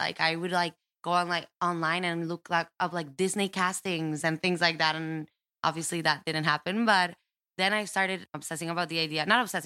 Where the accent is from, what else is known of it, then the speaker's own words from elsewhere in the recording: Costa Rica; So I was born and raised in Costa Rica. My family lives in San Jose.